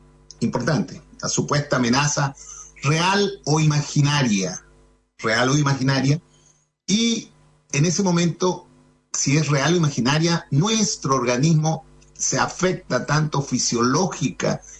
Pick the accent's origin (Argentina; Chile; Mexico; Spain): Chile; Ovalle, Coquimbo; tanto Neville y yo somos de Ovalle, es decir, somos ovallinos, somos de campo también.